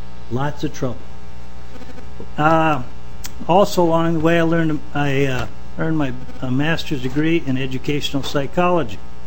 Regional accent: Minnetonka, Minnesota, United States; from Minnetonka, Minnesota.

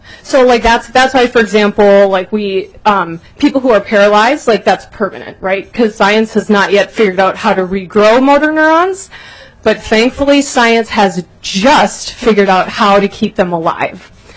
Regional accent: St. Paul, Minnesota, United States; I'm originally from St. Paul. I went to St. Paul Central High School.

